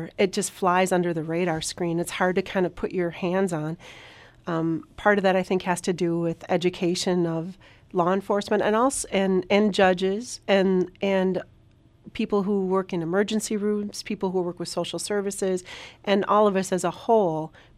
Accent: La Crosse, Wisconsin, United States; she's from Milwaukee, I'm from La Crosse. We're from opposite sides of the state.

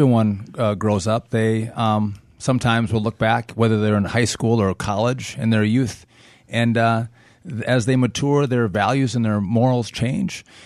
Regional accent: Hayward, Wisconsin, United States; I grew up in Hayward. I was log rolling and doing lumberjack shows. I had never been to D.C., really didn't go a whole lot of places in my youth outside of Wisconsin.

